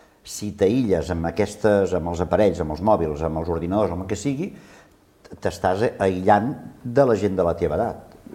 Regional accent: Barcelona, Catalonia, Spain; quan jo era petit al meu barri no, perquè a Barcelona el meu pare no ens deixava sortir al carrer a jugar, perquè era el centre de Barcelona

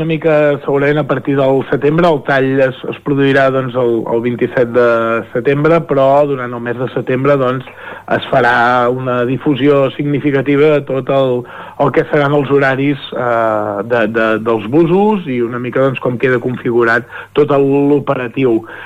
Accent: Ripoll, Catalonia, Spain; De fet, doncs, jo mateix que sóc de Ripoll

